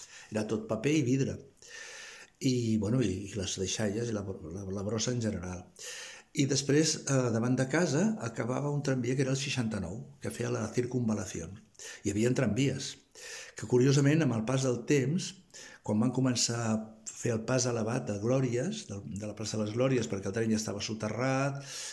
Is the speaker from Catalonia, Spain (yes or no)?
yes; Barcelona, Catalonia, Spain; also born or lived in Balaguer; abans havia viscut a Barcelona, vaig néixer a Balaguer, la província de Lleida. Però als 4 anys me'n vaig anar a viure a Barcelona.